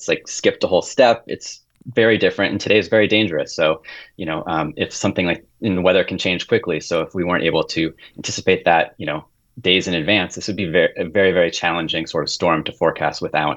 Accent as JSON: {"language": "English", "region": "California", "country": "United States", "tie": "born or raised there", "lives_now": "Tahoe, United States", "said": "I mean, I grew up in the Bay Area and I wish I was growing up in Tahoe. And then when I sort of was freed from college, I moved to the mountains"}